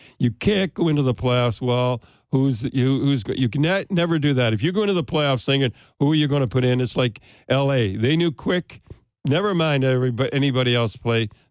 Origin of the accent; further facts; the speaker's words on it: Kingston, Ontario, Canada; now in Boston, United States; I was a kid. I grew up in Kingston.